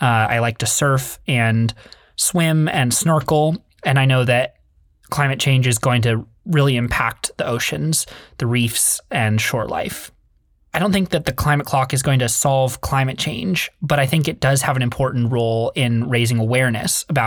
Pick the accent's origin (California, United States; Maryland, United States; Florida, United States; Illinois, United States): California, United States; I'm from California.